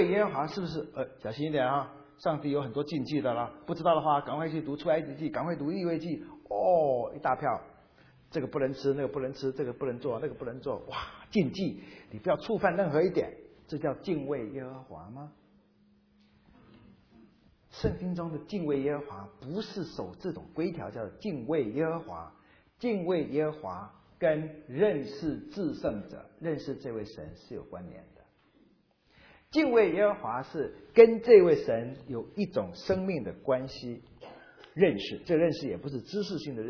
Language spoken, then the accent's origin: Chinese; China; 我们中国人有很多啊。